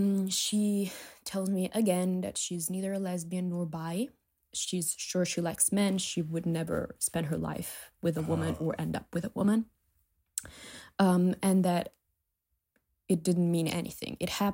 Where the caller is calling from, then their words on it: Italy; English is a second language; Hi. I'm calling from Italy. Sorry for the accent.